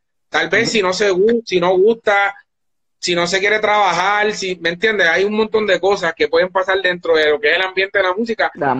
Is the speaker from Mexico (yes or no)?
no; Carolina, Puerto Rico; Pues yo soy de Carolina, y dentro de Carolina yo soy nacido y criado en un área que se llama Jardines de Country Club.